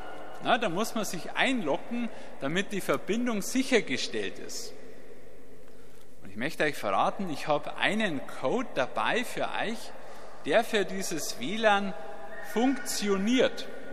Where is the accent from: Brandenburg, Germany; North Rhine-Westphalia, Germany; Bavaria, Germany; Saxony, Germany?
Bavaria, Germany; Ich komme ja so aus dem Landkreis Landshut, aus Niederbayern.